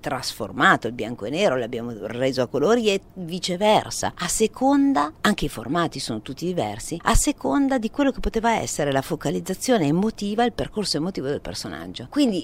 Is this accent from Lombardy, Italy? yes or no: yes; Milan, Lombardy, Italy; moved away as an adult; now in Rome, Italy; sono milanese, essendo io nata e cresciuta a Milano, avevo pensato, però manco da Milano da tanti anni perché vivo a Roma da una ventina d'anni